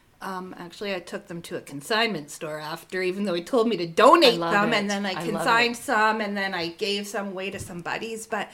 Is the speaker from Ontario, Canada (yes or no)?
no; Calgary, Alberta, Canada; now in Rosthern, Canada; and I live out in Rostern. So I think for me, like I'm from Calgary. I'm a true blue city girl